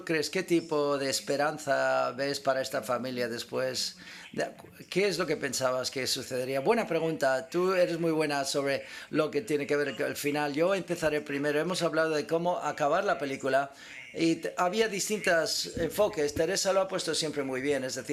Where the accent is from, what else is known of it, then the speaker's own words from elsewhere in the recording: Hackney, London, United Kingdom; Yo soy de Hackney, de Londres, Islington